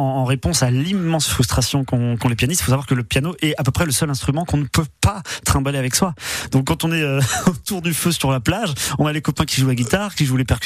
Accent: Saint-Maur-des-Fossés, Île-de-France, France; now in Avignon, France; C'était en région parisienne. Personne n'est parfait. J'ai grandi à Saint-Maur-des-Fossés, dans le Val-de-Marne 94, et je suis arrivé à Avignon en 2007, après un tour d'Amérique latine.

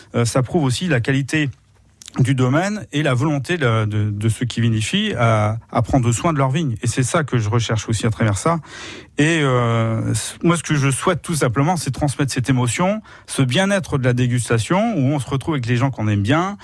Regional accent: Nantes, Pays de la Loire, France; c'est vrai qu'on est nantais, et donc c'est normal qu'on soit aussi un peu un porte-drapeau de notre vignoble, parce que nous en plus, nous sommes au cœur du vignoble

